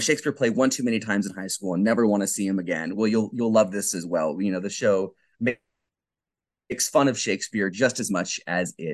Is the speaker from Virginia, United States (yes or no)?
yes; Alexandria, Virginia, United States; born and raised in Alexandria, still living in Alexandria.